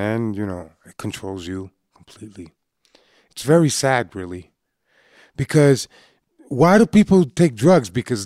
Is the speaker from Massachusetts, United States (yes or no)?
yes; Boston, Massachusetts, United States; when growing up in Boston, you know, back in the 90s